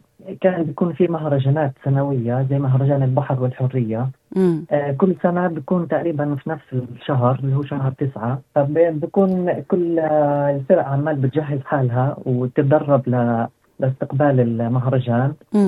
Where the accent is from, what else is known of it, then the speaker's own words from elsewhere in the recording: Gaza Strip, Palestine; صراحة خارج قطاع غزة ما ولا مرة، لأنه هذه أول مرة إنه إحنا نطلع من فلسطين كلها.